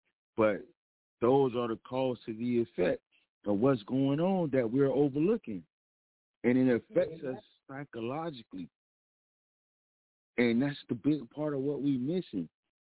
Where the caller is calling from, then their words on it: Florida, United States; I'm calling from the Gunshine State, Blazing City.